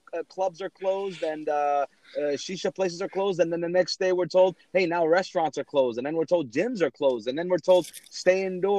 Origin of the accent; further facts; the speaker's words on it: New Jersey, United States; also born or lived in California; I'm from New Jersey, lived in California.